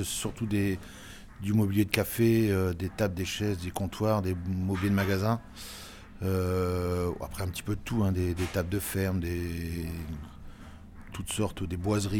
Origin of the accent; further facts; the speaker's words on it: Flanders, Belgium; en particulier dans la région, hein, de chez nous, à Poperinghe, Ypres, Courtrai, Bruges.